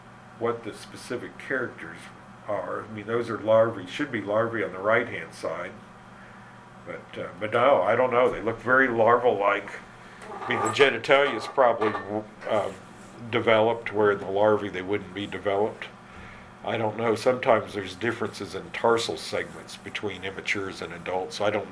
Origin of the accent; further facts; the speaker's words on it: Indiana, United States; Where I grew up in Indiana, they were everywhere.